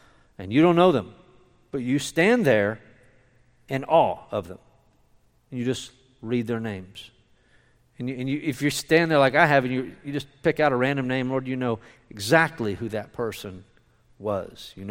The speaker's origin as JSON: {"language": "English", "region": "Scotland", "country": "United Kingdom", "said": "I'm pretty sure I'm from Scotland. I'm pretty sure I'm Scottish."}